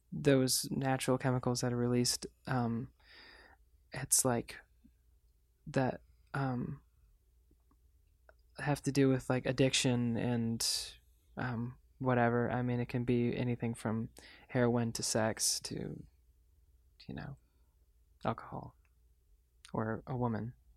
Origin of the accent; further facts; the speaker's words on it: Michigan, United States; Maybe it's growing up in Michigan with like, you know, the like Lake Michigan and just kind of like openness